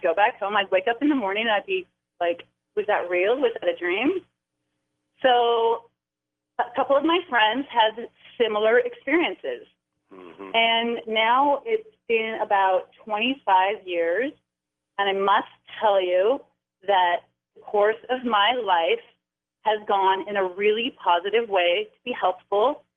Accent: Ojai, California, United States; I grew up around the Ojai area, and in the middle 90s, I'd say I was in my early 20s.

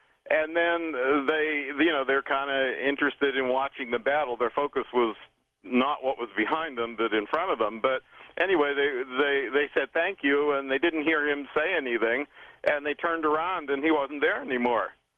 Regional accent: Pittsburgh, Pennsylvania, United States; Growing up in Pittsburgh, I wasn't that far away from Gettysburg

